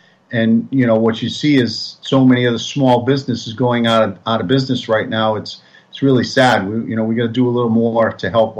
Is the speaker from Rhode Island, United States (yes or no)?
yes; Rhode Island, United States; Well, Rhode Island Comic-Con is my hometown